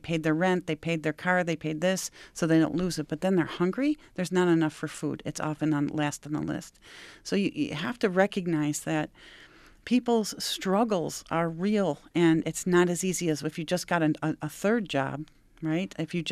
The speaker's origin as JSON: {"language": "English", "town": "Buffalo", "region": "New York", "country": "United States", "tie": "born or raised there", "said": "It was in south of Buffalo. So I finished high school."}